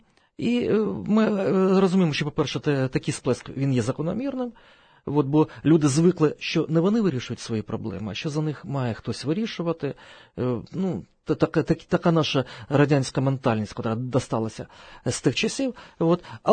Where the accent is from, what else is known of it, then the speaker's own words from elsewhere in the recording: Donetsk, Donetsk Oblast, Ukraine; now in Kyiv, Ukraine; Це, я кажу, між іншим, як корінний донеччанин. Я живу в Києві не так вже багато.